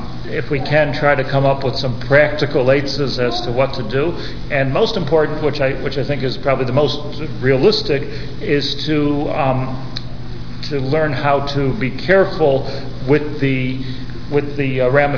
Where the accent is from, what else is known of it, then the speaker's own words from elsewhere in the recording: United States; I'm an American. I feel very American.